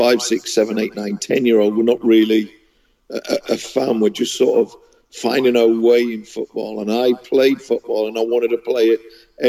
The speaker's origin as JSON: {"language": "English", "town": "Sunderland", "region": "North East England", "country": "United Kingdom", "tie": "born or raised there", "said": "I grew up in Sunderland, yeah."}